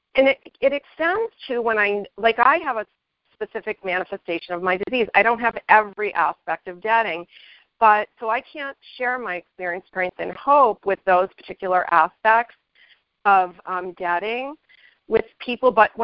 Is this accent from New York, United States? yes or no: yes; New York, United States; And I come from New York, and when you meet somebody in New York, in the circles that I was in, it's like, where did you go and who do you know?